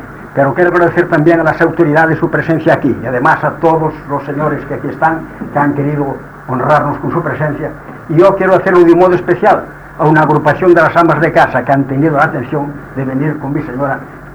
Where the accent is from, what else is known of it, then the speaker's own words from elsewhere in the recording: Galicia, Spain; peneirar como solemos decir los que somos gallegos